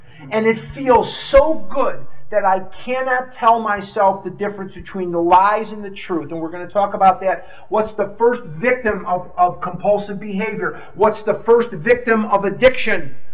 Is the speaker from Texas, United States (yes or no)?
no; Chicago, Illinois, United States; Now, I'm born and raised in Chicago, where the Shedd Aquarium is. I'm born and raised there, and I love the taste.